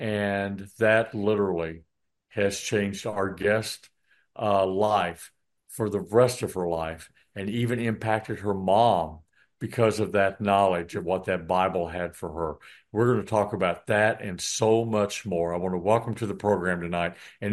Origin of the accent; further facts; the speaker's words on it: Midwest, United States; now in Houston, United States; Because I came from the Midwest and I was used to snow on certain. I don't have that in Houston and never will